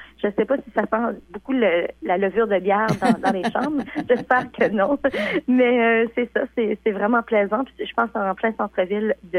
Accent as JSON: {"language": "French", "region": "New Brunswick", "country": "Canada", "said": "Là, je dis que je viens du Nouveau-Brunswick."}